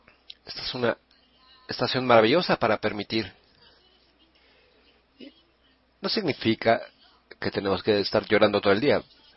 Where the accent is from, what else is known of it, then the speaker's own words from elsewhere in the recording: Italy; Que le da un sabor extra a las cosas, como buena italiana.